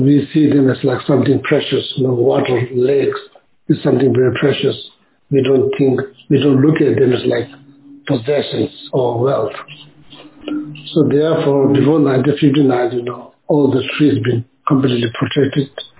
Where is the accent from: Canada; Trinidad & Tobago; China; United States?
China; Tibet; Same like in my hometown or Tibet, you know, in like there's not much book is written in academic level, written about environment.